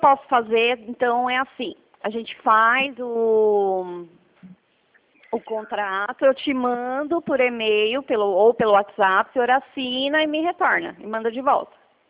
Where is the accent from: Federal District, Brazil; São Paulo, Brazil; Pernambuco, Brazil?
São Paulo, Brazil; Não, eu sou de São Paulo